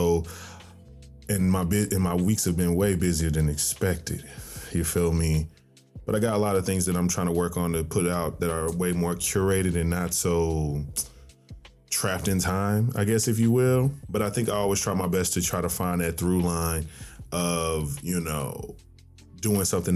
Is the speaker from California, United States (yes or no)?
no; Tennessee, United States; I'm not from Nashville, to make that specific, but I'm from Tennessee. So I've always grown up around country